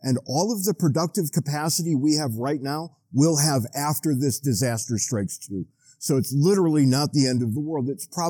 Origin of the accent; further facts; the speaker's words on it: New England, United States; I grew up in New England. Where I live now is nothing like New England.